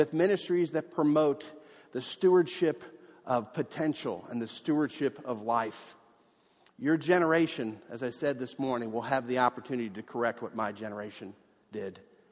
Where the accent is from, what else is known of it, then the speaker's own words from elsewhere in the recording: New Jersey, United States; I'm from Jersey. I'm loud.